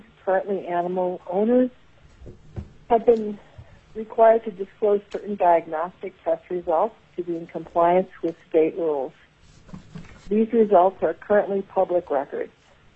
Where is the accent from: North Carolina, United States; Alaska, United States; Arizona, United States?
Alaska, United States; Eagle River; I'm from Eagle River, Alaska. I'm an Alaskan veterinarian who's been in private practice for the past 30 years.